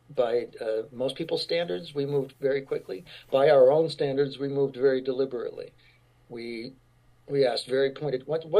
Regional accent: Fort Sill, Oklahoma, United States; born there; also born or lived in El Paso, Texas / Colorado Springs, Colorado / West Germany / Atlanta, Georgia; But yeah, I was born in Fort Sill, Oklahoma. Moved to Fort Bliss in El Paso, Texas. Moved to Fort Carson in Boulder, Colorado, or Colorado Springs. Moved to Peden Barracks in West Germany.

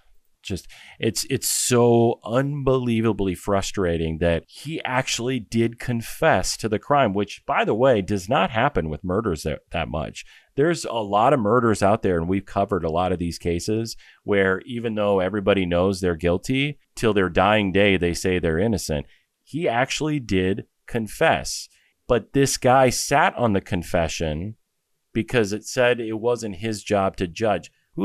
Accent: Iowa, United States; He was first sent to the New Mallory Abbey in my home state of Dubuque, Iowa for a while

